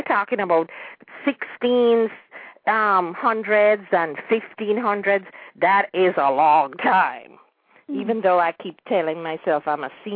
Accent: Kingston, Jamaica; my family is from Westmoreland. So I was born and raised in Kingston, but I did a lot of visiting and staying in Westmoreland.

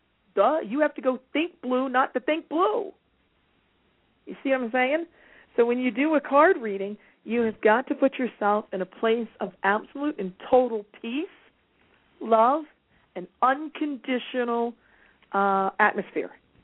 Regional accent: Kannapolis, North Carolina, United States; I'm from the South. I'm from Kannapolis, North Carolina, not far from Charlotte.

